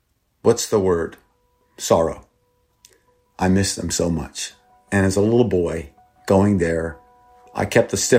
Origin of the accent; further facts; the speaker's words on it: Thailand; first language Thai; English is a second language; also born or lived in Texas, United States; I was born in Texas, and I grew up in Thailand, and I grew up with Thai people, and my first language was Thai.